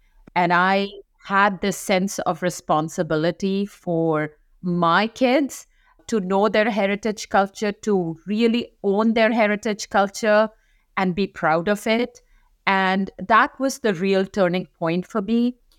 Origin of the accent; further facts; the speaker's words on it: India; now in United States; I grew up in India, then I moved to US